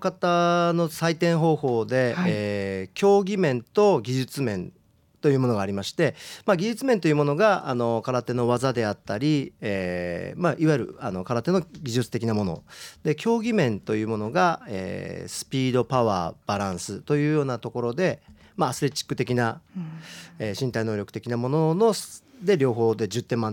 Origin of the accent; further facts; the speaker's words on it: Joetsu, Niigata, Japan; also born or lived in Kyoto; 4年間だけ京都に、はい、住みました。あとは全て上越にいます。